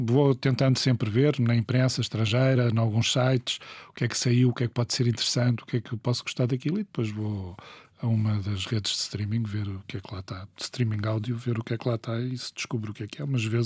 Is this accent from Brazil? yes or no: no; Portugal; nós somos portugueses, temos orgulho em ser portugueses, temos uma história e temos orgulho nela.